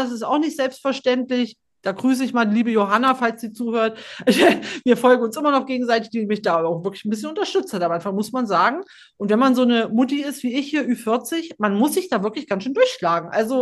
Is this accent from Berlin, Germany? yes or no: no; Eschwege, Hesse, Germany; Ich bin ja aus Eschwege, Maycake ja auch.